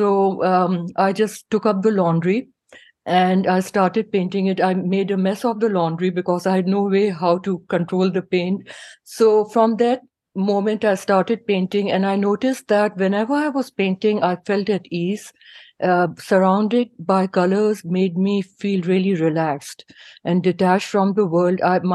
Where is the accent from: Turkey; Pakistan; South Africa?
Pakistan; now in Minneapolis, United States; I am originally from Pakistan. I've been practicing medicine here in the United States for the last 25 years. So I'm a practicing rheumatologist in Minneapolis.